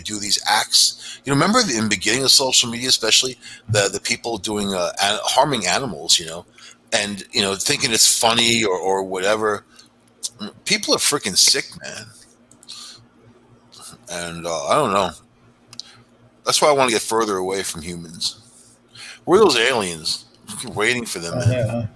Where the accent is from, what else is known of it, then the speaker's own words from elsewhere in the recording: New York, United States; So, right now, I'm a New Yorker.